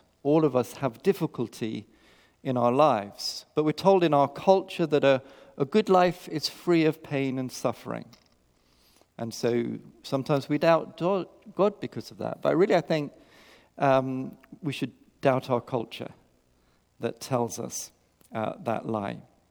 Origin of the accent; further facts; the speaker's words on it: Kenya; born there; And I was born in Kenya, and we had no TV, no laptops, not even a landline.